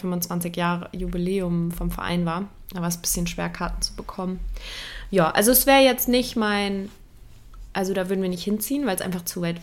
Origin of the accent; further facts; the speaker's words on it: Saarland, Germany; born there; Ich bin Nordlicht, ne? Geboren im Saarland, aber meine Mama und meine Oma und mein Opa kommen aus Bremen.